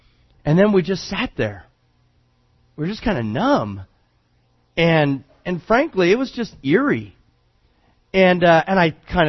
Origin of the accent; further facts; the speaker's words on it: California, United States; I mean, I grew up in the Bay Area, so I grew up with earthquakes, you know, and oh, the houses start shaking, you get in the door frame